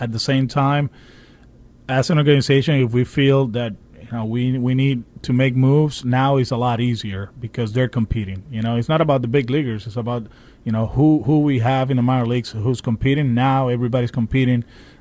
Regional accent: Caguas, Puerto Rico; If I wasn't ready for it, I'll be in Caguas back home just with the kids and doing other stuff in my hometown.

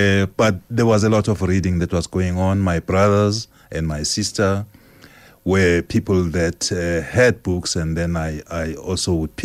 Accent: Mayville, South West England, United Kingdom; Loving books for me started when I was very young, growing up in Mayville in Devon.

